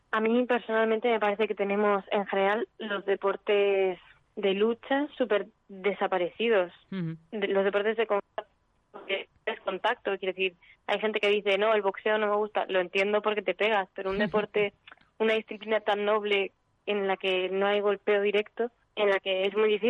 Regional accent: Cartagena, Region of Murcia, Spain; now in Madrid, Spain; Bueno, pues yo vengo de Cartagena. Ahora mismo estoy en Madrid

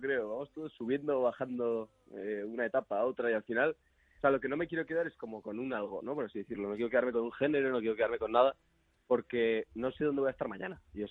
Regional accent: Pamplona, Navarre, Spain; Yo soy de Pamplona, sí, sí.

